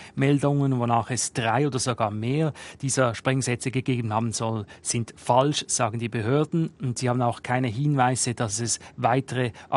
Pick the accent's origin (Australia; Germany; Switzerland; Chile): Switzerland; now in United States; mir als Schweizer hier